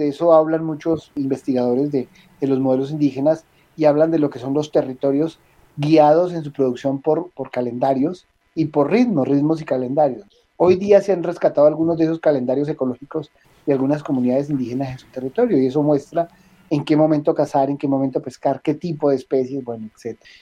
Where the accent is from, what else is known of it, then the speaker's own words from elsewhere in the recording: Caquetá, Colombia; Hablemos de un departamento que yo conozco muy bien, que es el mío, de donde yo soy nativo, que es el departamento del Caquetá.